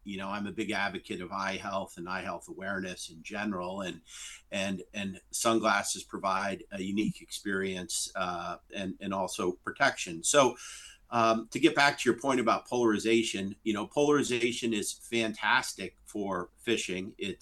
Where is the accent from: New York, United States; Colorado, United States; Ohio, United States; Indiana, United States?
New York, United States; also born or lived in Vermont; Well, I grew up outside of New York, born and raised in Westchester